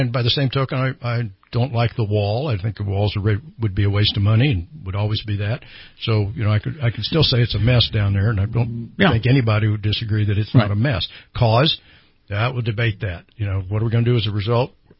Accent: Texas, United States; I'm a Texan, so I can understand why, but I don't necessarily care for it.

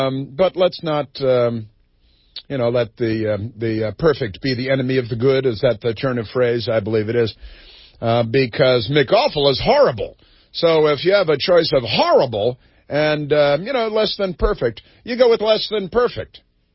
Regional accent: Chicago, Illinois, United States; I'm from Chicago. I grew up in a Democrat family.

